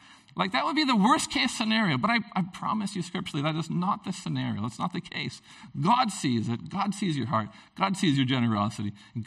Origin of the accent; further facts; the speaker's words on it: Prince Rupert, British Columbia, Canada; some friends of ours that I grew up with in Prince Rupert.